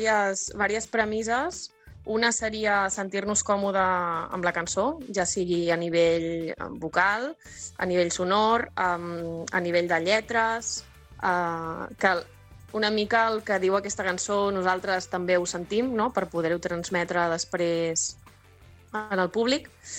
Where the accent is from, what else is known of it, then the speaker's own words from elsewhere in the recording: La Canonja, Catalonia, Spain; jo soc de la Canonja, un poble de Tarragona